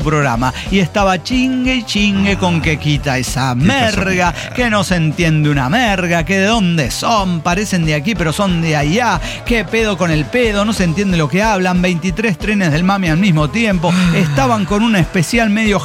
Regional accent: León, Guanajuato, Mexico; also born or lived in Tabasco; Me mudé a León directamente porque yo dije, Tabasco es demasiado chico para los tres. Así que me mudé a León para... de donde soy originario, en realidad.

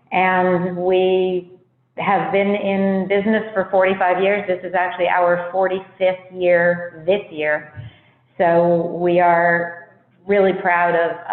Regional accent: United States; now in Canada; So my story in a nutshell, I'm an American transplanted into Canada due to meeting somebody from Canada.

